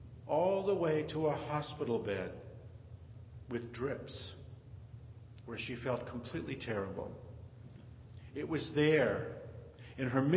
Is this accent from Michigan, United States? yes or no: yes; Detroit, Michigan, United States; I've always loved to polka wildly at the Polish weddings and Italian weddings up in Detroit, my hometown.